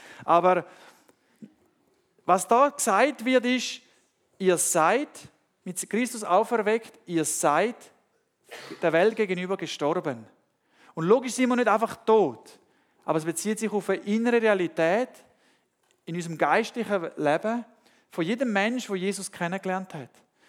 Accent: Panama; also born or lived in Germany / Switzerland; Und ich habe 20 Jahre in Panama gelebt. Ich bin dort aufgewachsen, ich habe zwar Deutsch gelernt, zu Hause, wir haben zu Hause Deutsch gelernt, bin dort in der Schule, ganz normal auf Spanisch. Und dann bin ich mit 21 in die Schweiz gekommen, zum Studieren.

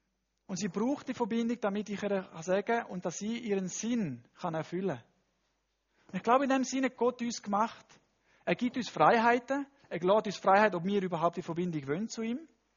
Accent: Panama; German is a second language; In dem Land, wo ich aufgewachsen bin, das ist Panama

